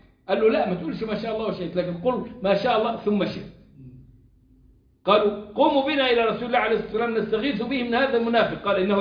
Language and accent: Arabic; Egypt; عندنا كمصريين